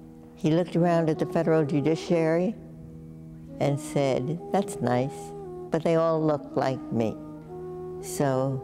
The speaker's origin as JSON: {"language": "English", "town": "Brooklyn", "region": "New York", "country": "United States", "tie": "born or raised there", "said": "We were both born and bred in Brooklyn, New York."}